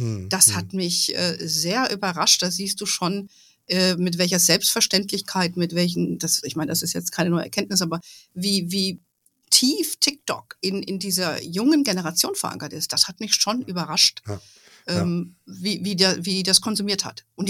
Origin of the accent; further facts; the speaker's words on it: Hesse, Germany; weil sie in Hessen lebt, wo ich aufgewachsen bin